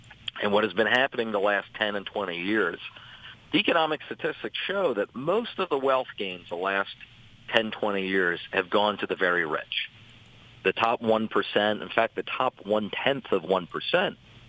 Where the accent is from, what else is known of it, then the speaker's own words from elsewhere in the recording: Philadelphia, Pennsylvania, United States; As a guy who was born and raised in Philadelphia and who lives there, I grew up in the Olney section of the city